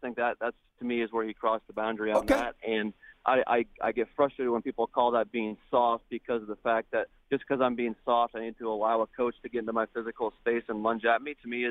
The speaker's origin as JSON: {"language": "English", "region": "Michigan", "country": "United States", "said": "Hey, well, I'm although I'm from Michigan, I'm not a Michigan State or Michigan fan"}